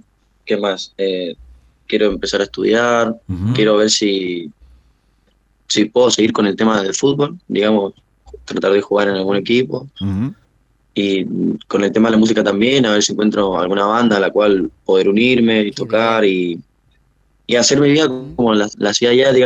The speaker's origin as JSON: {"language": "Spanish", "country": "Argentina", "tie": "born or raised there", "also_born_or_lived": "New Jersey", "lives_now": "United States", "said": "yo nací acá, en New Jersey. Entonces, mi corazón está como dividido en dos. Yo me crié en la Argentina porque mis viejos me estuvieron aquí como 5 años, en el año 2000. Uh-huh. Y yo viajé para allá cuando tenía 2 años, era un bebé."}